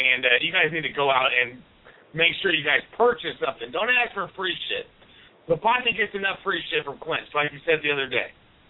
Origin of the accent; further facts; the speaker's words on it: Missouri, United States; So since I'm from Missouri